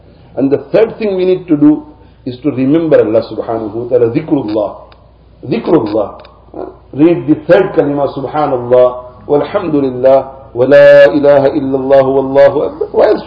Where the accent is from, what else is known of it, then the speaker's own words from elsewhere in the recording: Leicester, East Midlands, United Kingdom; In Seattle, in my hometown, Leicester, UK, in the Haramain Sharifain